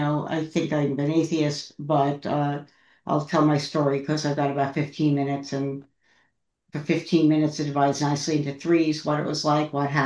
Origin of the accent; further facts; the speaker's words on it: New York City, New York, United States; And the way I describe my childhood, I was raised in New York City. I had lots and lots and lots of stuff to do. Welcome to New York City: museums, theaters, restaurants, parks, everything.